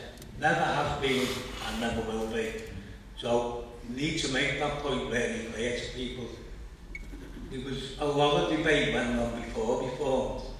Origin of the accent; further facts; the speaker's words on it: Kirkby, North West England, United Kingdom; in 1984, I went on the streets in my hometown in Kirby doing collections for miners, for a miners support group, and collecting food for miners.